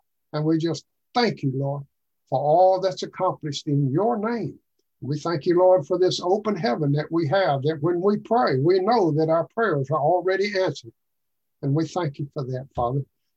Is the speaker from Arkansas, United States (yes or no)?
yes; Arkansas, United States; now in Tennessee, United States; You can't hardly tell it from my accent, but I am. I'm from Arkansas.